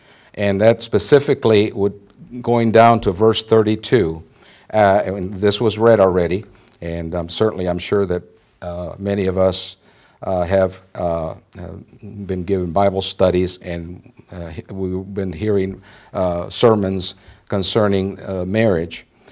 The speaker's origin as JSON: {"language": "English", "region": "Texas", "country": "United States", "tie": "born there", "lives_now": "Indianapolis, United States", "said": "because we're not originally from Indiana. I was born in Texas."}